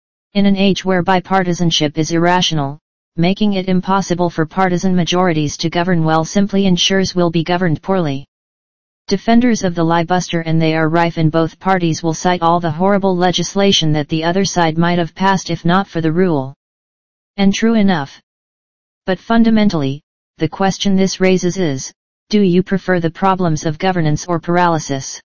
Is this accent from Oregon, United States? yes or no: no; California, United States; As a Californian, I think the fact that my state gets exactly as much representation as Wyoming is insane.